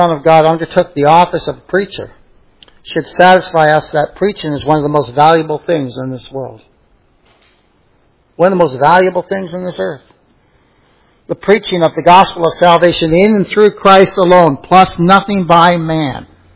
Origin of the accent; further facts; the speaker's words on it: Bolton, North West England, United Kingdom; I couldn't tell you about my hometown in Bolton where I grew up, right?